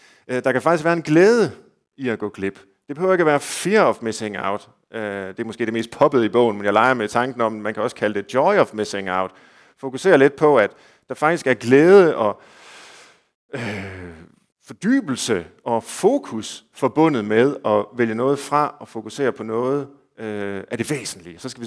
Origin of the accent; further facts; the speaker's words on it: Herning, Central Denmark Region, Denmark; jeg kommer jo helt konkret fra Herning, hvor der virkelig er magre jorder, hvor man virkelig har levet nøjsomt.